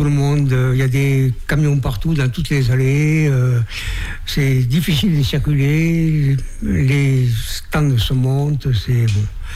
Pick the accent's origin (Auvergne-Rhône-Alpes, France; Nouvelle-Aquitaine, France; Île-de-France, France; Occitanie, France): Nouvelle-Aquitaine, France; accent: Périgord; now in Chalon, France; Alors, je suis chalandais depuis 35 ans. Ouais, et j'ai pas perdu mon accent du Périgord.